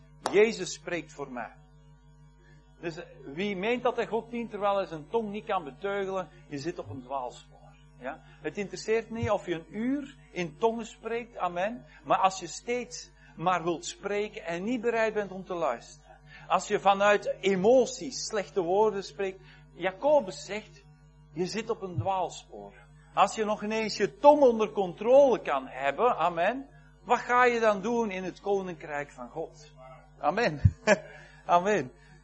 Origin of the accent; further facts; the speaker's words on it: Belgium; Wij als Belgen, wij zijn gematigder.